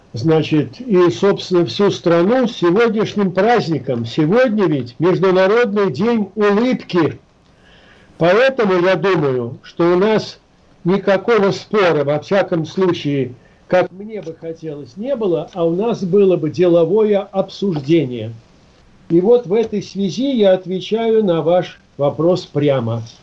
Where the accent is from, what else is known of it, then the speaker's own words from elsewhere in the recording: Moscow, Russia; Вот мы, москвичи